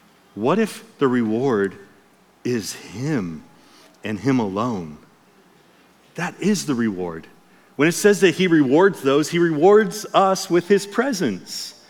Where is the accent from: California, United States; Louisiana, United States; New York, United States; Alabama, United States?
California, United States; I grew up in Orange County near the beach and we had riptides, they were crazy.